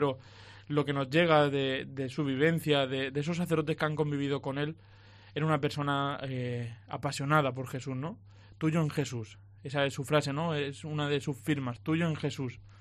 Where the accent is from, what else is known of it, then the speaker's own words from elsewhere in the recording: Villena, Valencian Community, Spain; gracias a que estuvo en Villena, en mi pueblo